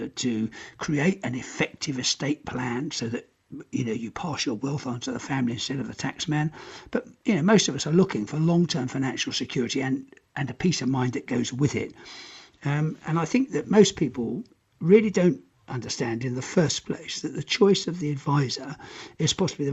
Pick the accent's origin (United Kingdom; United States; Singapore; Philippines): United Kingdom; now in Europe; while I'm living in Europe as a British expatriate.